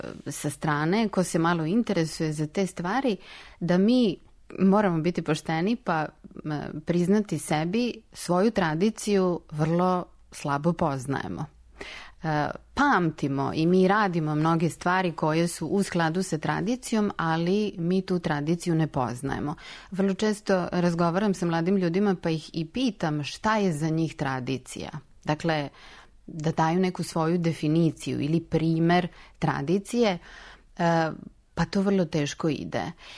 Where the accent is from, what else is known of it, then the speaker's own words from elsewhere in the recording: Novi Sad, Vojvodina, Serbia; Ja dolazim iz Novog Sada, dakle iz jedne sredine gde, evo, danas na Božić se i dalje obavlja jedan običaj u jednom delu Novog Sada